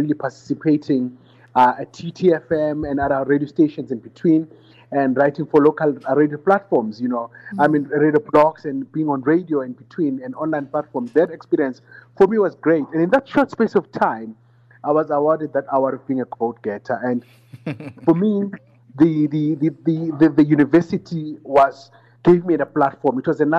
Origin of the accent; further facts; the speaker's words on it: Soweto, Gauteng, South Africa; because I'm from Soweto. That's where I was born.